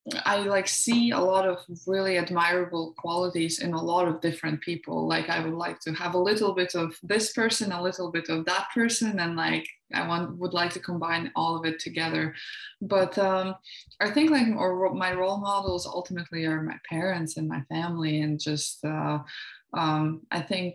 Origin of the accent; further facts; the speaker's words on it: Jūrmala, Latvia; English is a second language; So I'm from Latvia and I started playing volleyball because my dad loved the sport and played.